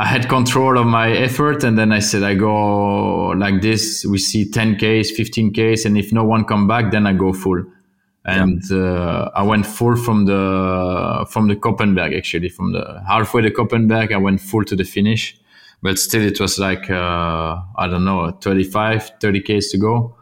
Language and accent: English; Wallonia, Belgium; English is a second language; I'm from Wallonia